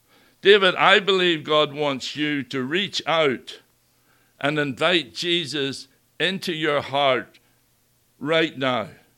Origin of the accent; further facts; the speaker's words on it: Ireland; I remember as I was growing up in Ireland